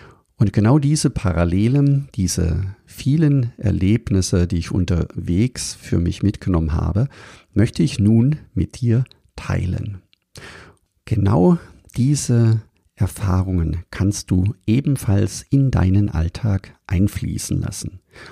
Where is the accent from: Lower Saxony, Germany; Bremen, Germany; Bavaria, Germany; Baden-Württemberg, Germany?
Baden-Württemberg, Germany; Überlingen; Ich bin in Überlingen am Bodensee aufgewachsen